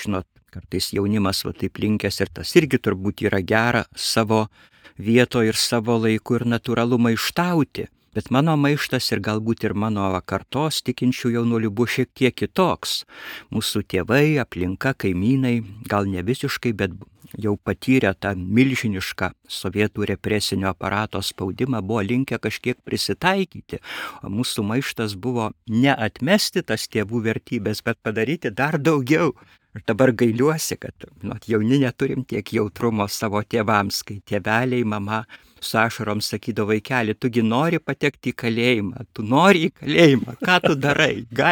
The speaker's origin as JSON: {"language": "Lithuanian", "town": "Leipalingis", "region": "Alytus County", "country": "Lithuania", "tie": "born or raised there", "said": "augau gražiam Dzūkijos miestelį Leipalingį, o mama buvo kilusi iš Suvalkijos, nuo Vilkaviškio tokios Lankeliškių parapijos"}